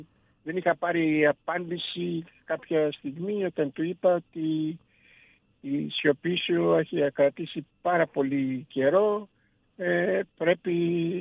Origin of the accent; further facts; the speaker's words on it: Greece; moved away as an adult; also born or lived in Calgary, Canada; Υπήρξα όταν έφυγα από την Ελλάδα, πήγα λόγω της Χούντας, πήγα στο Πανεπιστήμιο του Κάλγαρη στον Καναδά, όπου είχα ένα ξάδελφό μου και με κάλεσε και πήγα, και δεν ήξερα βέβαια ότι δεν επέστρεφα ποτέ.